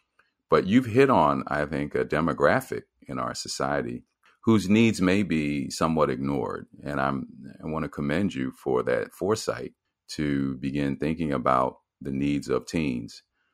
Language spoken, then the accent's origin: English; Philadelphia, Pennsylvania, United States; I am from Philadelphia originally